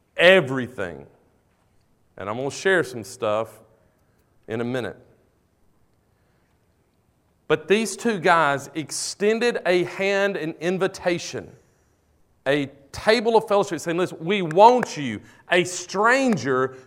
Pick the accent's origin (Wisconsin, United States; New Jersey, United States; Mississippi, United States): Mississippi, United States; Man, I fell in love with Vicksburg, Mississippi. I'm from the Delta, but I don't ever remember remembered Vicksburg.